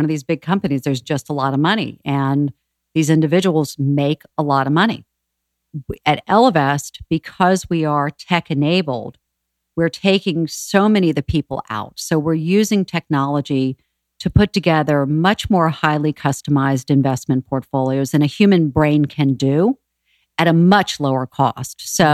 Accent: the South, United States; So we're from the South.

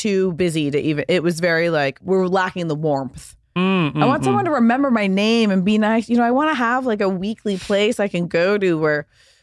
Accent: Pasadena, California, United States; There were a couple great restaurants when I was growing up in Pasadena where we had that experience.

